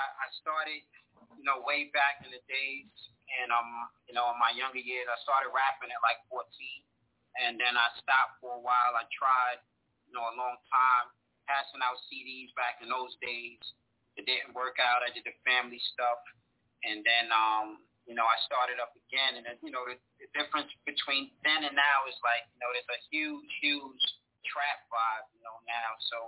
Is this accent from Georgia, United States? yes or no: no; Brooklyn, New York, United States; I'm from Brooklyn, New York.